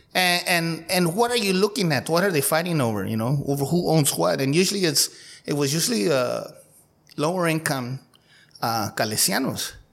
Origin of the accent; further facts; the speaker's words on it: Brawley, California, United States; and then growing up in Brawley. Brawley is a much different city than Calexico